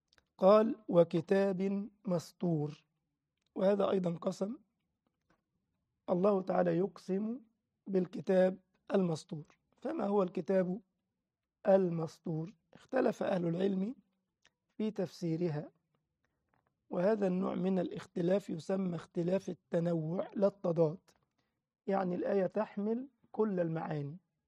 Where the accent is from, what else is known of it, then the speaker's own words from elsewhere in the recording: Egypt; لما مثلا أبو حملات ده عندنا في مصر، راجل صحفي علماني